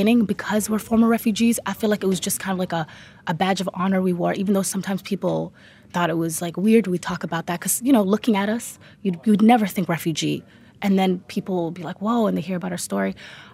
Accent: Toronto, Ontario, Canada; We were like five. Yeah, we were super young, yeah. 4 or 5, yeah.

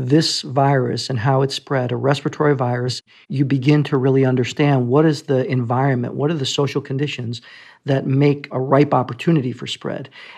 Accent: Puerto Rico; I'm originally from Puerto Rico and grew up in a bilingual, bicultural home

